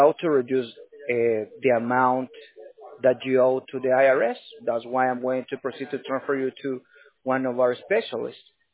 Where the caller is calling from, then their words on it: Corona, California, United States; I'm calling from California, Corona, California.